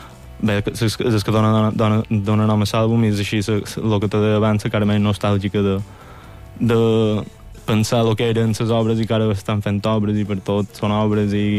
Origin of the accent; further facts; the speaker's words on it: Balearic Islands, Spain; also born or lived in Barcelona, Spain / Girona, Spain; era el nostre punt de vista com a mallorquins, el que veiem a fora.